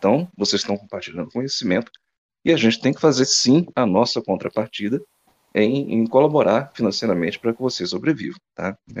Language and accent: Portuguese; Brazil; Claro, eu sou brasileiro, mas eu vou citar aqui a expressão comum.